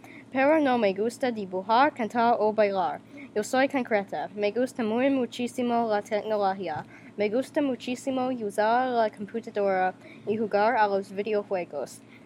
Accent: St. Louis, Missouri, United States; Spanish is a second language; Hoy estoy cansado. Yo soy de St. Louis.

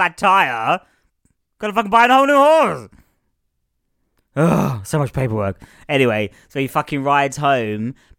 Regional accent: Scotland, United Kingdom; I'm Scottish and you're posh and British. Let's make a podcast.

